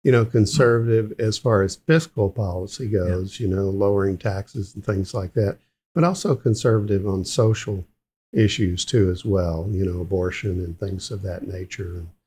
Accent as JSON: {"language": "English", "town": "Memphis", "region": "Tennessee", "country": "United States", "tie": "born or raised there", "said": "I grew up in Jim Crow South, mm-hmm. When I was a kid, I saw the white colored, you know, bathrooms and signs and water fountains."}